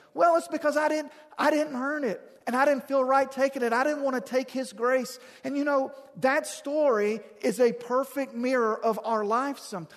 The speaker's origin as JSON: {"language": "English", "region": "Louisiana", "country": "United States", "tie": "born or raised there", "said": "we grew up in Louisiana"}